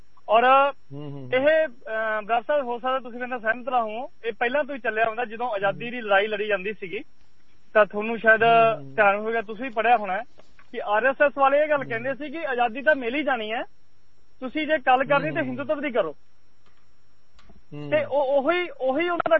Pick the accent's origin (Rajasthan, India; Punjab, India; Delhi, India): Rajasthan, India; ਮੈਂ ਹਾਂਜੀ ਮੈਂ ਰਾਜਸਥਾਨ ਤੋਂ ਬਿਲੋਂਗ ਕਰਦਾ